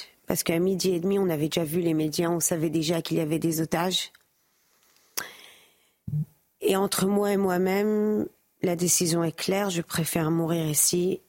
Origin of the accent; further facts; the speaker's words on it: France; born there; Je suis née en France, je suis là tous les ans, toute ma vie. J'ai jamais eu peur de parler hébreu dans les rues ou de dire d'où je viens.